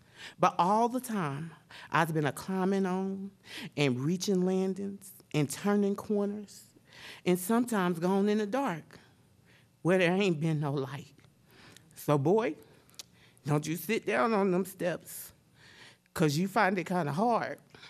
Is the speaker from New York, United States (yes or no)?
no; Missouri, United States; born there; Yes, I'm a Gemini, and I was born in Southeast Missouri.